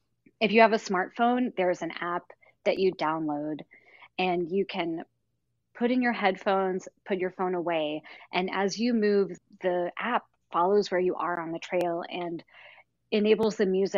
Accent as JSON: {"language": "English", "region": "Tennessee", "country": "United States", "tie": "born or raised there", "said": "You know, funnily enough, I grew up in East Tennessee."}